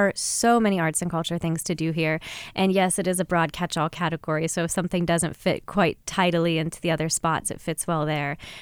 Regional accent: Pennsylvania, United States; Well, I grew up in Westmoreland County, so I guess there is debate over whether that means I'm a Pittsburgh native, but I like to think so.

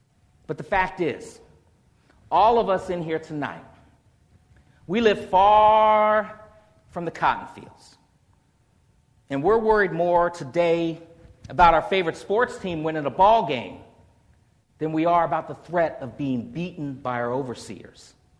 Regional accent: Washington, District of Columbia, United States; born there; I mentioned I was born in Washington, D.C., and this is Frederick Douglass's home.

